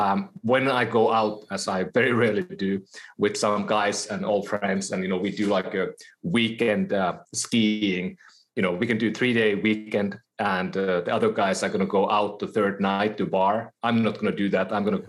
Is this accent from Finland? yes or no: yes; Finland; I'm from Finland, so you know, hockey is like the thing for us.